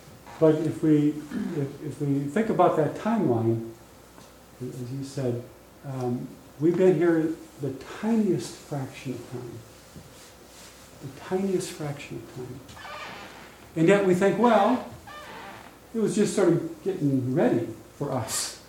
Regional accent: Minneapolis, Minnesota, United States; I grew up in Minneapolis, and we had relatives on farms in southern Minnesota.

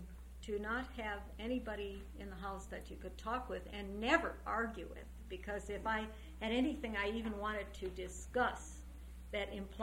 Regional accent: Chicago, Illinois, United States; I came from Chicago, Erling from this little town in North Dakota, and had grown up in Chicago. My mother and my father were both born in Chicago.

